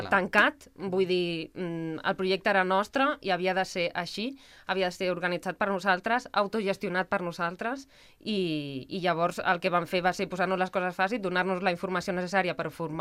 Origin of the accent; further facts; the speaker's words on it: Sabadell, Catalonia, Spain; jo sóc de Sabadell, fa uns anys que visc a Castellà